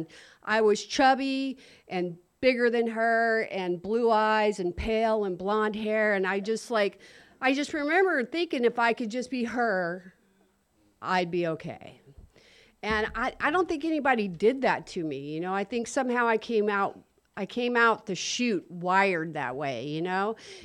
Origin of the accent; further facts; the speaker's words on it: Evansville, Indiana, United States; I am originally from Evansville, by God, Indiana. I call it that because there was a lot of God going on back there.